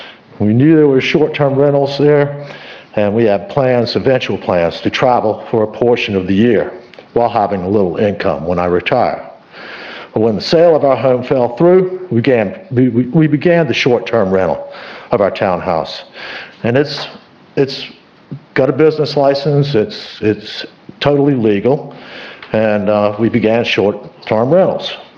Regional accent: United States; I'm a lifelong resident. I was born and raised here in the Old Village.

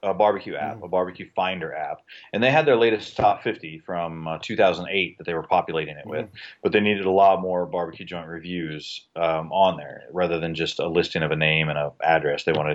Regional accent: Dallas, Texas, United States; So yeah, I'm an architect from Dallas.

